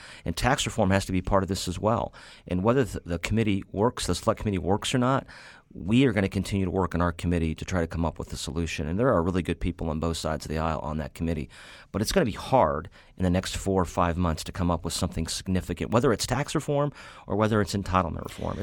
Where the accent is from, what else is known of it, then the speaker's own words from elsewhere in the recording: Columbus, Ohio, United States; as a student enrolled at Ohio State growing up in Columbus, I grew up in a Democrat family, a conservative Democrat family.